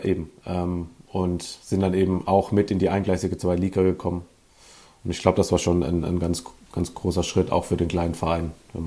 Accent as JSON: {"language": "German", "town": "Sinsheim", "region": "Baden-Württemberg", "country": "Germany", "tie": "born there", "said": "Genau, aus der Nähe von Baden-Baden, aus Sinsheim. Nicht zu verwechseln mit dem Hoffenheim-Sinsheim. Das ist 100 Kilometer nördlicher. Kleine Gemeinde, 10.000 Einwohner, direkt 5 Minuten von Baden-Baden entfernt, ja."}